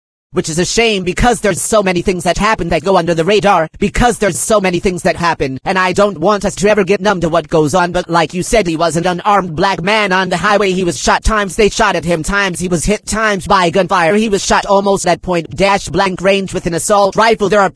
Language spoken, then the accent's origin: English; Los Angeles, California, United States; born or raised there